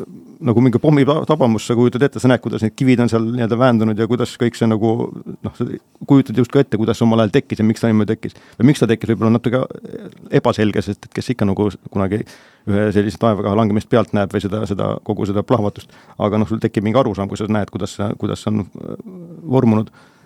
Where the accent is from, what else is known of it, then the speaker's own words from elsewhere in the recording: Saare County, Estonia; kus ma linnapoisina olen kasvanud linnas ja linn ja ümbruskond on paremi tuttav